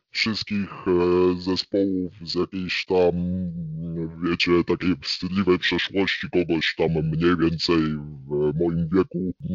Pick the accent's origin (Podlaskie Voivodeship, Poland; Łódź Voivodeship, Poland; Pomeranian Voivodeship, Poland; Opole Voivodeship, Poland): Pomeranian Voivodeship, Poland; Gdańsk; ja jestem z Gdańska od urodzenia